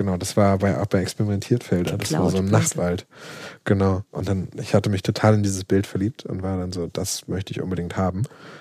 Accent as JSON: {"language": "German", "region": "Hamburg", "country": "Germany", "tie": "born or raised there", "said": "Ich komme aus Eimsbüttel. Also ich wohne in Eimsbüttel. Und aufgewachsen bin ich im Grindelviertel."}